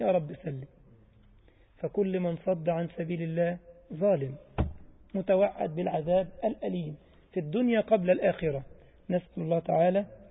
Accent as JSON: {"language": "Arabic", "country": "Egypt", "said": "ما كان في مثل عندنا في مصر يقول لك إيه؟"}